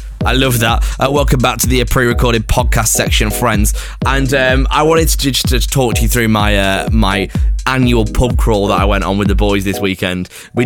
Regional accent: Preston, North West England, United Kingdom; Anyway, I'm from Preston, and the most Preston thing happened ever.

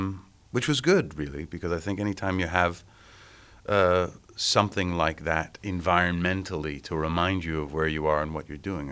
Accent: New York, United States; my mother's from New York, and I'm from New York, and, there is... a legacy, or there's our heritage, is that we are descendants of Ukrainian Jews

